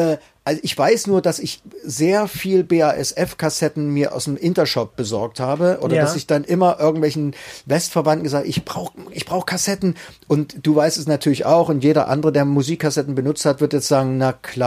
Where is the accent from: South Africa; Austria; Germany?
Germany; East Germany; wir als Ossi